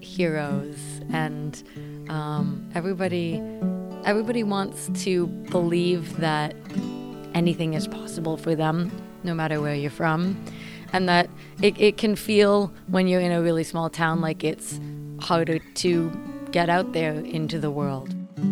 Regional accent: Paoli, Indiana, United States; it would have meant a lot to me as a young woman growing up in Paoli to know about her.

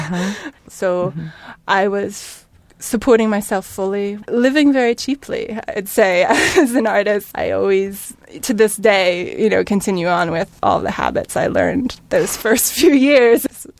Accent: Morgantown, West Virginia, United States; I grew up in West Virginia. It was a college town. It's Morgantown. Yeah. But for most of my childhood, we lived about 20 minutes outside of town in the woods.

